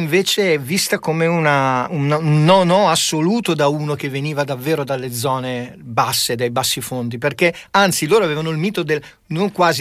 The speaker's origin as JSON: {"language": "Italian", "town": "Milan", "region": "Lombardy", "country": "Italy", "said": "io vengo da Milano, a Milano era la stessa cosa, io andavo a scuola a Quarto Giaro, che era un quartiere terribile, molto molto pericoloso"}